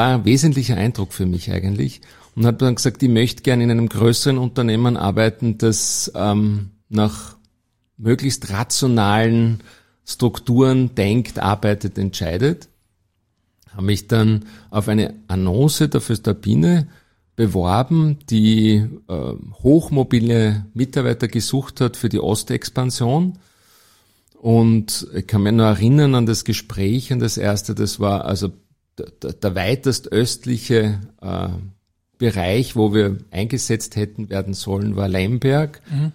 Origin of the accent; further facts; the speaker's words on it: Vienna, Austria; born there; Ja, ich bin in Wien geboren und habe dann in Wien Maschinenbau studiert und BWL parallel.